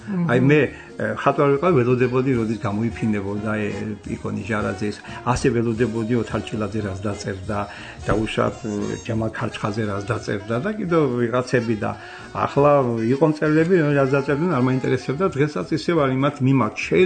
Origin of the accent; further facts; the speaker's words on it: Kakhati, Samegrelo-Zemo Svaneti, Georgia; also born or lived in Zugdidi / Sukhumi; დავიბადე იქა. და ბავშვობა კახათიათი სოფელი. იქ გავატარე, მე მამა ჩემს სოხუმში გადაიყვანეს და იქ დაამთავრე სკოლა.